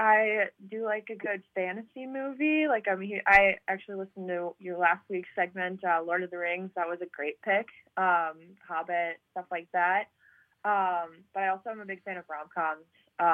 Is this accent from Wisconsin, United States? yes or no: yes; Green Bay, Wisconsin, United States; now in Madison, United States; No, actually, I am originally from the Green Bay area. I now am based out of Madison.